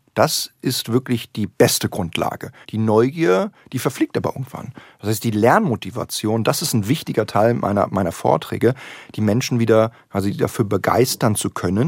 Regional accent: Berlin, Germany; Ich bin ja Berliner.

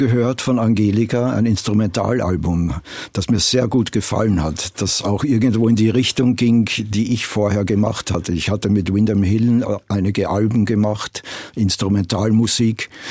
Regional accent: Vienna, Austria; now in United States; Ich komme ja aus Wien ursprünglich und zwar aus einem Nachkriegs-Wien, das wirklich sehr trist und sehr, sehr depressiv war.

